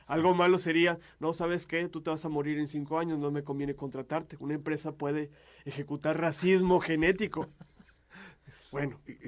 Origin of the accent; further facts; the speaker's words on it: Torreón, Coahuila, Mexico; como mexicanos, como coahuilenses, como torrenenses